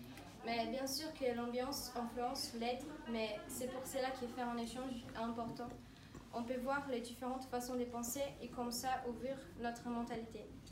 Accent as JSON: {"language": "French", "country": "Brazil", "second_language": "French", "lives_now": "France", "said": "puisque après tout, je suis brésilienne."}